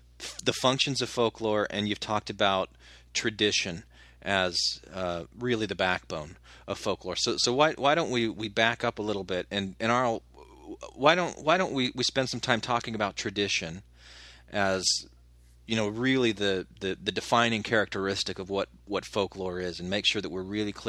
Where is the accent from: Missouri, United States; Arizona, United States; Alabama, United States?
Arizona, United States; I grew up in Arizona, and one of my favorite things to eat is called a cheese crisp.